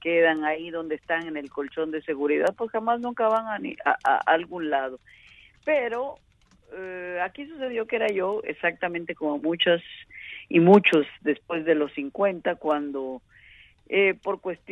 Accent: Veracruz, Mexico; no podían entender que yo era mexicana. Claro, soy mexicana de Veracruz, que es una ciudad muy ligada a Cuba, por tanto yo crecí con la cultura caribeña llegada de Cuba desde que nací prácticamente.

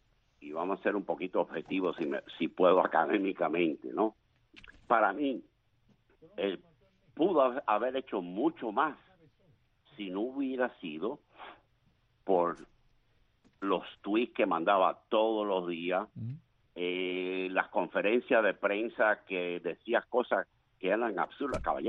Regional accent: Cuba; now in United States; como cubano, nacido en Cuba, cubano-americano

